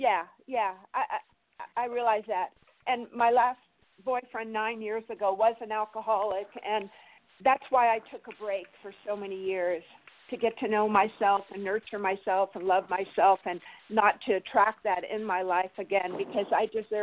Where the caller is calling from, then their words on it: California, United States; from California.